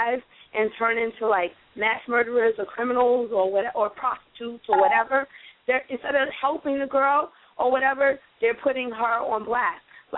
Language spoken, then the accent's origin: English; New York City, New York, United States; now in New Jersey, United States; I'm from New York City, okay? I was born in the Bronx, but I live in New Jersey.